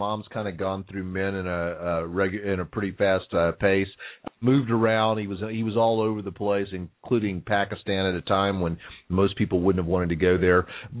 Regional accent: Bryan, Texas, United States; born there; there's just so much documentation that I was born in Bryan, Texas, that my parents were there

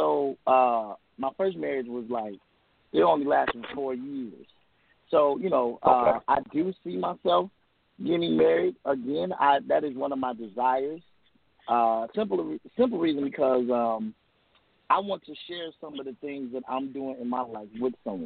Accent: Gary, Indiana, United States; I look at it like … from Gary, Indiana.

